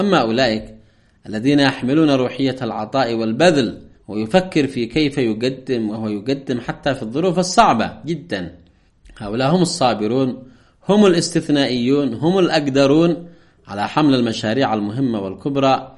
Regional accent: Yemen; هؤلاء نفتخر بهم كيمنيين، ويجب أيضا أن نقتدي بهم.

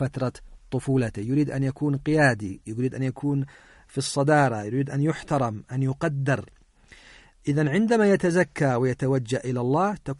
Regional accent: Yemen; يكاد ينعدم في كثير من البيوتات عندنا في اليمن.

